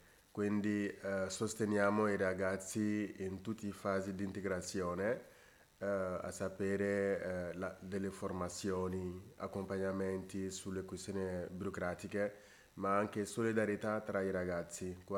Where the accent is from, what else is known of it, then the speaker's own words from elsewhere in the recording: Mali; moved away as an adult; now in Italy; vengo dal Mali. Vivo in Italia dal 2015. E prima di arrivare in Italia mi sono laureato in economia in Mali